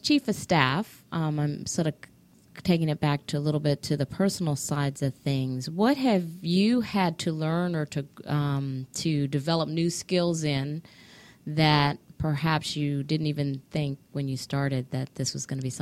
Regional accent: Washington, District of Columbia, United States; now in Atlanta, United States; So I'm originally from Washington, D.C. I went to school here, so most of my adult life has been here in Atlanta.

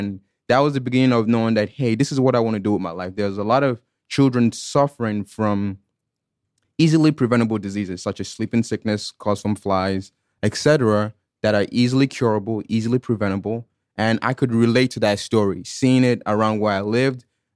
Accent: Nigeria; accent: Southern Alabama accent by way of Africa; also born or lived in Anniston, Alabama, United States; now in Georgia, United States; This is the great Southern Alabama accent by way of Africa. So I was born in Anniston, Alabama, and grew up in Nigeria. From there, I've been back here in Georgia, graduated from the University of Georgia, etc.

